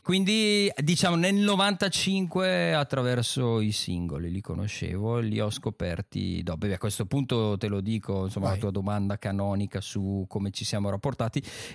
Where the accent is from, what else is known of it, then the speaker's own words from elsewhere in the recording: Brescia, Lombardy, Italy; Io sono bresciano